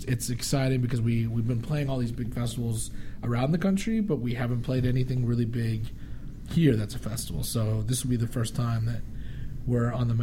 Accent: California, United States; now in Los Angeles, United States; It's like 5 miles from my hometown, 5 miles from where I grew up. So like all my hometown peeps are coming. All my crew over here in L.A. are coming

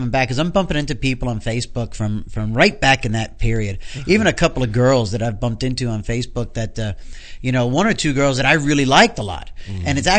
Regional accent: Westchester, New York, United States; Growing up in Westchester, I knew either Catholics or Jews.

